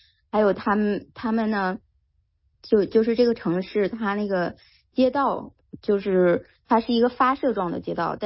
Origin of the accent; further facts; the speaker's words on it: China; 作为中国人啊